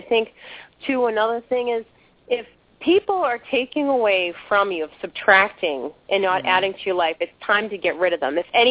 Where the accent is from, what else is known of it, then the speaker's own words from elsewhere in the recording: Boston, Massachusetts, United States; now in Maine, United States; Well, I live in Maine now. I'm originally from Boston. I go up north, so now it's like even colder up here.